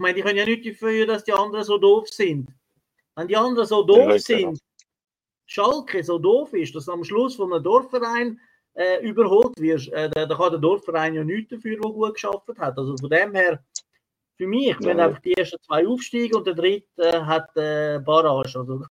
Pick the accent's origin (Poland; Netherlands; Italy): Italy; Ich würde sonst gerne mal auf mein Heimatland Italien wieder mal schauen.